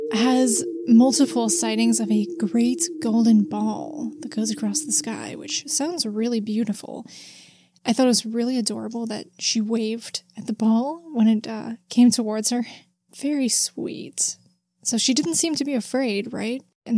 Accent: Midwest, United States; accent: Midwestern; this is going to sound so egregious in my harsh Midwestern accent

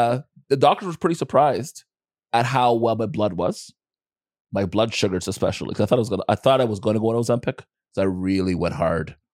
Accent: Jamaica; I'm Jamaican, and I don't carry stress.

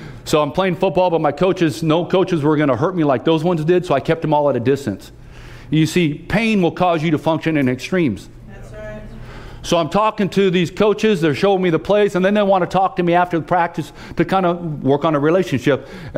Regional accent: California, United States; I grew up in California and I played football, and there are a lot of Christians in California.

